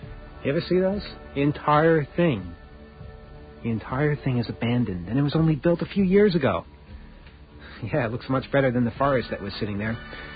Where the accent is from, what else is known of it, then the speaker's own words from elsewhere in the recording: New York, United States; You ever wake up and realize, hey, I'm from Fisherville, I'm from Butterfuco Land. I'm from where the garbage barge came from, you know?